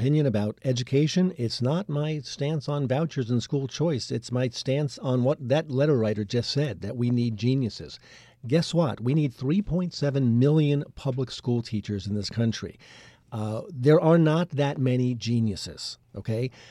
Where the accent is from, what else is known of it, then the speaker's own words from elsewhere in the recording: New York, United States; where I grew up on Long Island